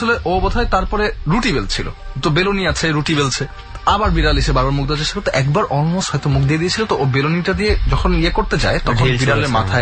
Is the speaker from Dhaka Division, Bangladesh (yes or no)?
yes; Dhaka, Dhaka Division, Bangladesh; আমি ঢাকাইয়া এবং আমার নানু বাড়ি এবং দাদু বাড়ি দুটাই ঢাকায়, এবং বিশেষ করে নানু বাড়িটা হচ্ছে পুরান ঢাকায়